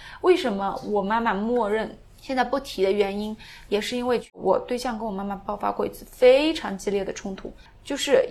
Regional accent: Kunming, Yunnan, China; 我也挺喜欢昆明的，就我的家乡的，也就顺理成章的就回来了。

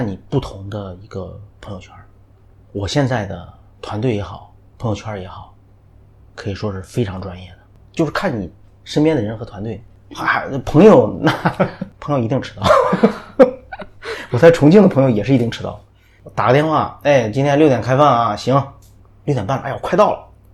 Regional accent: Malaysia; 尤其是我是中国人啊，还是马来西亚的人

